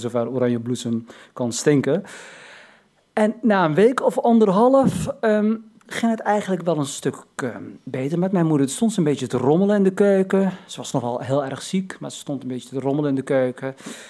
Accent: Morocco; now in Netherlands; ik ben geen Turk, maar een Marokkaan.

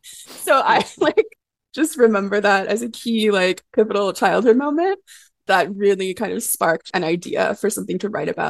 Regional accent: Manitoba, Canada; the piece was very much like rooted in growing up in Manitoba and hearing how our history was taught

